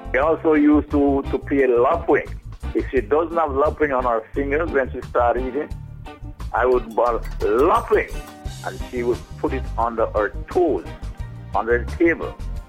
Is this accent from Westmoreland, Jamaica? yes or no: no; Mount Ogle, Saint Andrew, Jamaica; and I'm from Mount Ogle in St. Andrew.